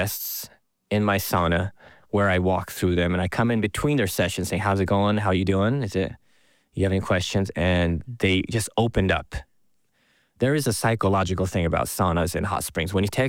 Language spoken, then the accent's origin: English; Kyushu, Japan; I'm from Kyushu, which is very famous for tonkotsu ramen